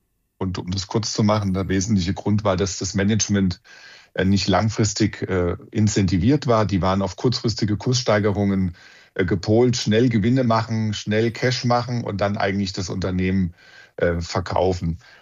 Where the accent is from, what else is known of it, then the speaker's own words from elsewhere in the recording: Odenwald, Germany; Ich bin 51 Jahre alt, verheiratet, habe 3 Kinder. Ich komme aus dem Odenwald, aus dem schönen Odenwald. Bin dann von dort nach Würzburg gegangen